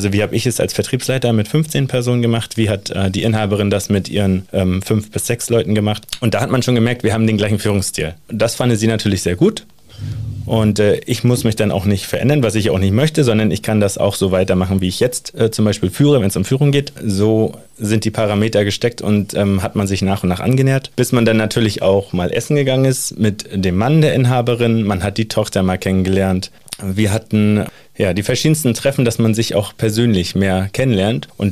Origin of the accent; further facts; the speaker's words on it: Rostock, Mecklenburg-Vorpommern, Germany; bei uns in Rostock ist es so, würde ich da nur irgendwas sagen, was ich nachher nicht tun würde. Rostock ist ein Dorf, auch wenn 200.000 oder ein bisschen mehr Einwohner hat